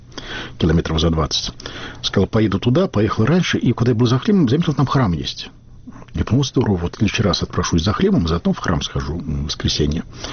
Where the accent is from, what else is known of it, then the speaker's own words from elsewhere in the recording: Belarus; я польский язык знаю, я белорус